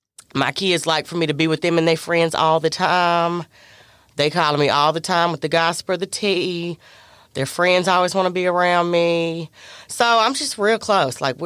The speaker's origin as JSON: {"language": "English", "town": "Charlotte", "region": "North Carolina", "country": "United States", "tie": "born or raised there", "said": "I'm born and raised in Charlotte."}